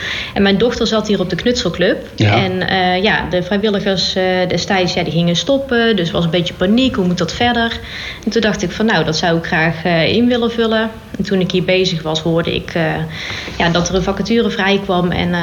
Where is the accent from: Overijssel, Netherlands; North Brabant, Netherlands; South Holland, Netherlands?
North Brabant, Netherlands; Oss; born there; now in Sprundel, Netherlands; Ik ben geboren in Os. Uiteindelijk naar Etten-Leur gekomen voor de liefde. En ja, in Sprundel terechtgekomen zo'n 16 jaar geleden.